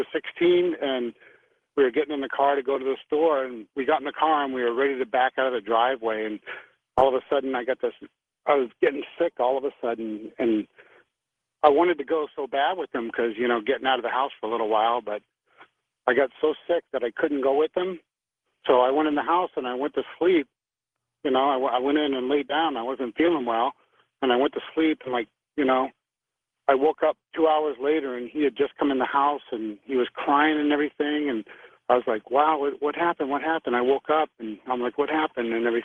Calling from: Bolton, New York, United States; Bolton, New York.

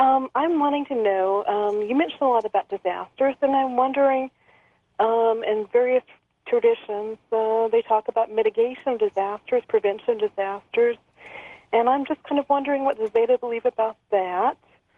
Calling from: Orange, California, United States; I'm from Orange, California.

